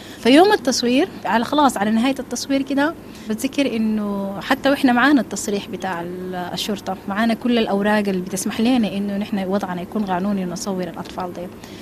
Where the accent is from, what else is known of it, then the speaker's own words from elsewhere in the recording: Sudan; بالنسبه لنا نحن كسودانيين وبالنسبه للشعب السوداني